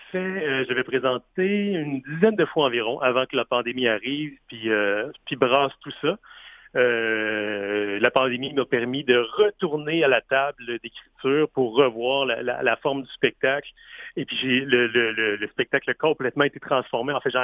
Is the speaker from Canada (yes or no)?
yes; Baie-Comeau, Quebec, Canada; moi-même, j'ai grandi sur la côte nord. Ouais. Je viens de Baie-Comeau au départ.